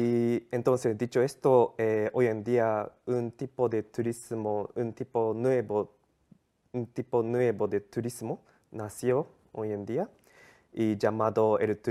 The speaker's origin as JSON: {"language": "Spanish", "region": "Tokyo", "country": "Japan", "second_language": "Spanish", "said": "Yo soy de Tokio."}